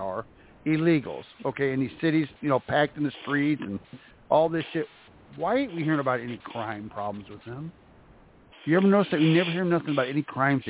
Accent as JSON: {"language": "English", "region": "the Ozarks", "country": "United States", "said": "well, I'm from the Ozarks. I'm down here towards Arkansas."}